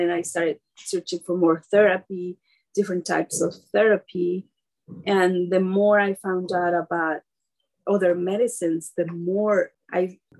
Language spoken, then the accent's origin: English; Mexico; English is a second language; also born or lived in United States; So all of that pushed me back into my roots. I came back to Mexico. I went back to my hometown.